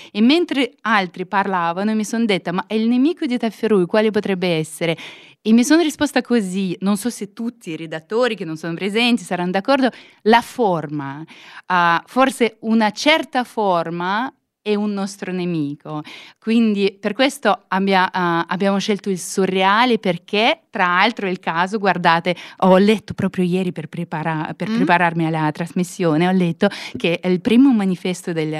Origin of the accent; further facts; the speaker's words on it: Russia; Io sono russa, però la mia mamma è ucraina.